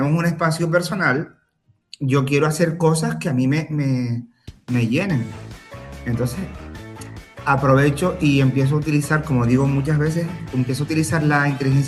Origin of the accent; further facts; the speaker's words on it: Canary Islands, Spain; now in Venezuela; Resido en Venezuela, resido sí, cerca de Caracas. Soy español, soy de Canarias.